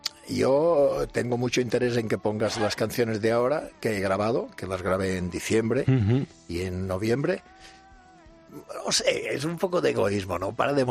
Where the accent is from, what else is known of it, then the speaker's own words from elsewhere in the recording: Balearic Islands, Spain; soy mallorquín, soy de Mallorca, y todos los isleños, la gran mayoría, nos tira demasiado la tierra.